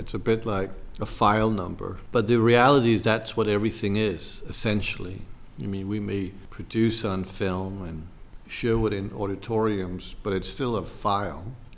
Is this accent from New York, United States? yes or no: yes; New York, United States; Well, I grew up in New York, so obviously English was always more natural for me. It was my kind of teenage language.